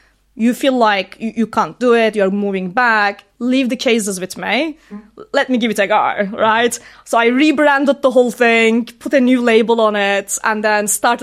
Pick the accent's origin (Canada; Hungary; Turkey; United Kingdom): Turkey; now in United States; Bear in mind, I'm growing up in Turkey, right?